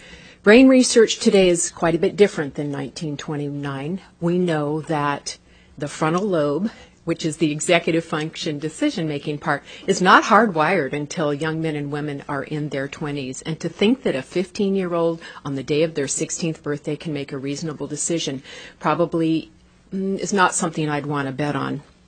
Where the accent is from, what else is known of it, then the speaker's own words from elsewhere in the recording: Fairbanks, Alaska, United States; also born or lived in Anchorage / Kodiak; I grew up in Anchorage, Kodiak, and Fairbanks, where I graduated from high school.